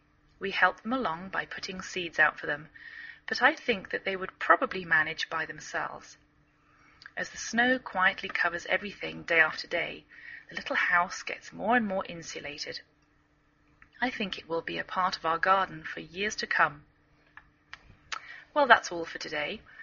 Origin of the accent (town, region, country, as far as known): England, United Kingdom; now in United States